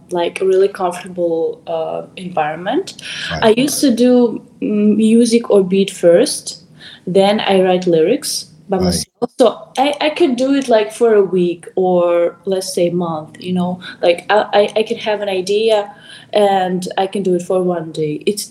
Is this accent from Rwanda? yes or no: no; Russia; English is a second language; also born or lived in Arizona; now in New York, United States; I'm from Russia. So I live here. I used to live in Arizona and I moved to New York.